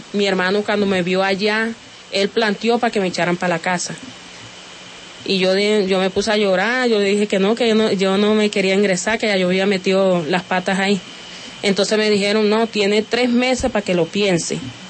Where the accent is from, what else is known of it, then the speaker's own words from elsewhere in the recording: La Guajira, Colombia; Nosotros nos venimos desplazados de La Guajira para Varas Blancas, buscando un rumbo mejor.